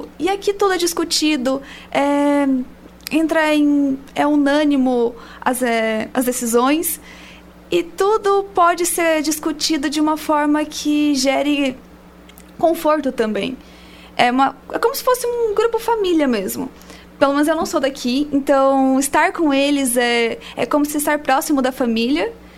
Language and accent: Portuguese; Fartura, São Paulo, Brazil; Eu sou de Fartura, São Paulo.